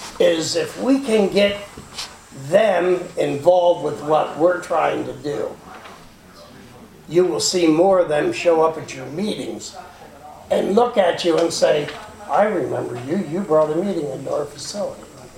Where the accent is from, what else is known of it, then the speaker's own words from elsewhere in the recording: Harrisburg, Pennsylvania, United States; I'm from Harrisburg.